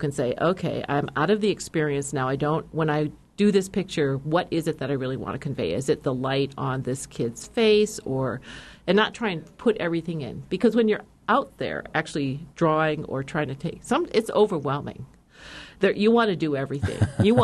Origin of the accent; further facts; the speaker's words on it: Hawaii, United States; I'm from Hawaii, too.